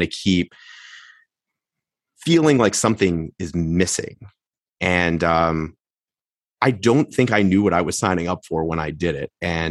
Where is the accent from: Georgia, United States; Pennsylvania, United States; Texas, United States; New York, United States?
New York, United States; I mentioned to you early on that I grew up in New York